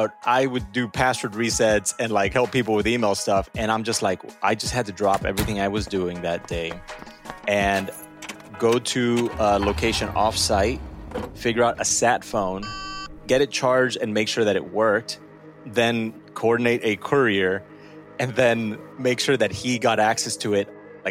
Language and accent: English; Miami, Florida, United States; they immigrated and brought me as a baby to the United States, where I grew up in Miami.